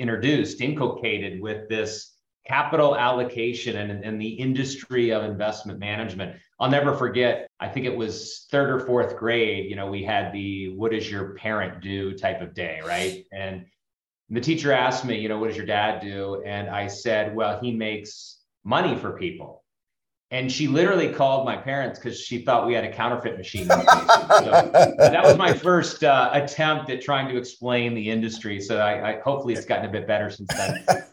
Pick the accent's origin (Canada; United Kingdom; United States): United States; Virginia; I grew up in Central Virginia where the University of Virginia is, but went to a small sister school over in Fredericksburg